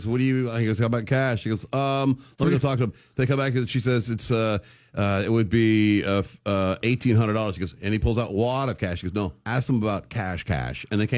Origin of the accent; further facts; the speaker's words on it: Dallas, Texas, United States; It meant summertime to me as a kid and growing up in Dallas.